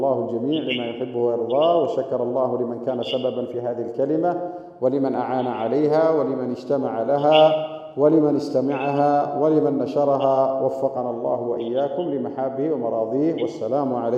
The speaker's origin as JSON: {"language": "Arabic", "country": "Yemen", "said": "كما يقال عندنا في اليمن"}